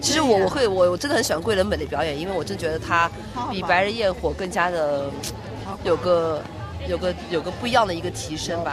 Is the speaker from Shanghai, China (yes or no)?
yes; Shanghai, China; 然后因为我是上海人